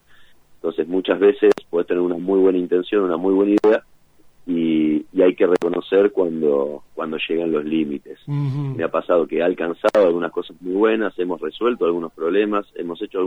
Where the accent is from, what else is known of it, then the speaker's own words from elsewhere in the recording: Campana, Buenos Aires Province, Argentina; born there; also born or lived in Quequén; now in Villa La Angostura, Argentina; Soy más angosturense que de cualquier otro lado. Soy nacido en Campana, uh-huh. He estado en Quequén, sureste de la provincia de Buenos Aires, y desde hace, bueno, como te decía otra vez, 17 años estoy acá en la ciudad de Villa La Angostura.